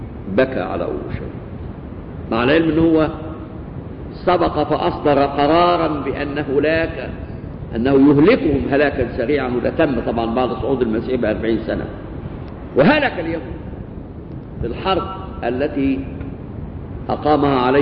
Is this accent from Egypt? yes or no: yes; Egypt; زينا احنا كمصريين واليونان والرومان والإنجليز